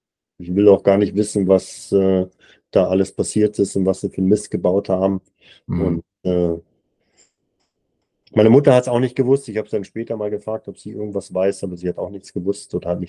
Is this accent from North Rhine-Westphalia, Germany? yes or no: yes; Duisburg, North Rhine-Westphalia, Germany; also born or lived in Amberg; ist dann in den Harz und von den Harz ins Ruhrgebiet nach Duisburg. Und da bin ich dann aufgewachsen.